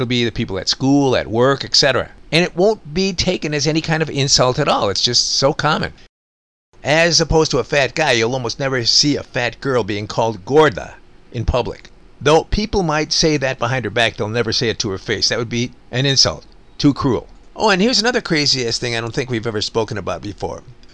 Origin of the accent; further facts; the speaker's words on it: Chicago, Illinois, United States; But for a first world guy like me growing up in Chicago, it took a while to get used to.